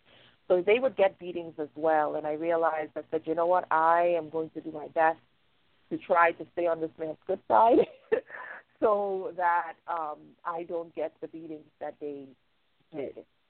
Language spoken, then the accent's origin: English; Trinidad & Tobago; moved away; I'm originally from Trinidad, and I lived there from the time I was born up until 1993. However, I grew up in a very poor area, the hood is what I will just say it was. I grew up in the hood